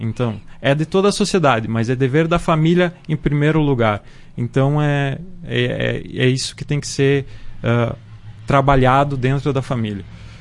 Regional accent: Viamão, Rio Grande do Sul, Brazil; now in Marau, Brazil; tenho 37 anos. Sou morador do bairro Rigo. Há 17 anos resido em Marau. Sou natural de Viamão. Meus pais são marauenses do interior de Marau, da comunidade de Nova Esperança.

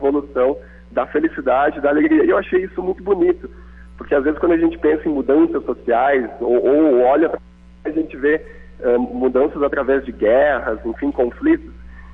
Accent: Brazil; o carnaval é a síntese mesmo da nossa linguagem visual, né, enquanto brasileiro

